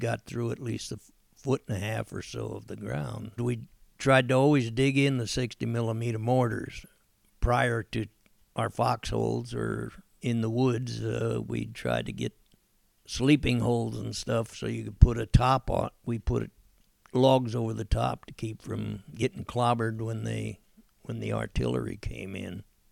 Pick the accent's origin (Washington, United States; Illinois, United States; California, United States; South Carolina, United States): California, United States; Fresno; To begin with, it was quite rainy and muddy and things that we weren't used to here in Fresno